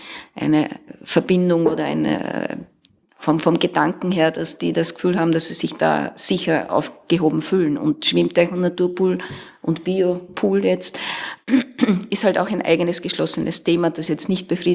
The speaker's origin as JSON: {"language": "German", "country": "Austria", "said": "ich komme aus Österreich"}